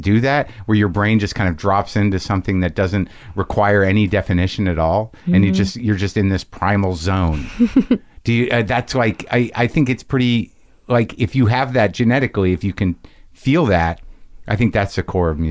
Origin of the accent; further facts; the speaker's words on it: New Mexico, United States; I grew up in New Mexico and I've grown to like a lot of places that I've judged because they are unique.